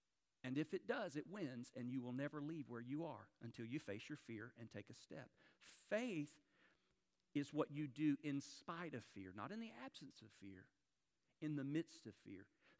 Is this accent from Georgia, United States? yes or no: no; Florida, United States; There were any alligators in that water? We're from Florida. You always have to ask.